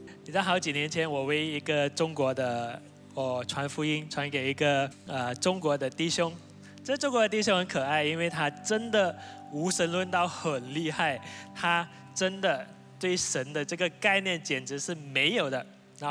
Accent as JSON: {"language": "Chinese", "country": "Malaysia", "said": "我是从马来西亚来"}